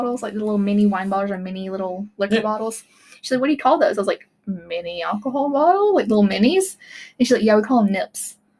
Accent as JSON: {"language": "English", "town": "Phenix City", "region": "Alabama", "country": "United States", "said": "I am from Phoenix City, Alabama, which is right across the Chattahoochee River"}